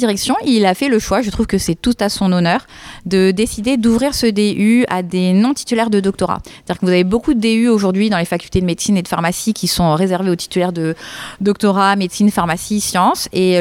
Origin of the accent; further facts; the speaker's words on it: Réunion; Donc effectivement, je viens de La Réunion. J'ai fait effectivement 11 heures de vol.